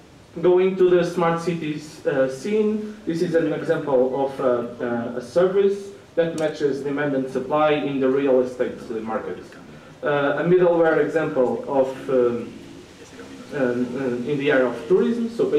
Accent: Portugal; Spanish is a second language; vengo de Portugal y mis disculpas, pero voy a hablar en portugués, en inglés.

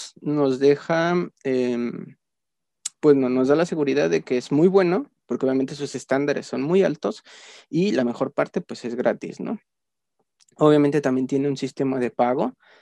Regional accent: Mexico City, Mexico; de hecho también soy de Ciudad de México, más que ahora vivo en otro lado

